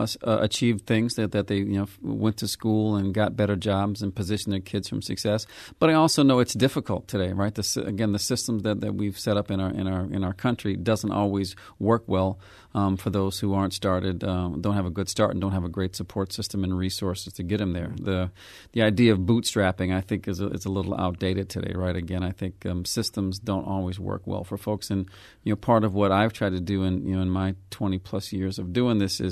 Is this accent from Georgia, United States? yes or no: no; St. Louis, Missouri, United States; Yeah, there's no great epiphany story here other than I grew up in St. Louis.